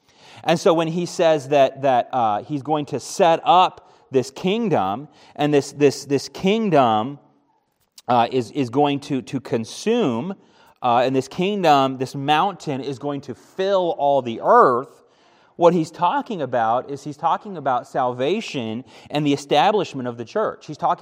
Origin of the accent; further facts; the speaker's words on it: Japan; I'd been to France once before. Of course, I grew up in Japan.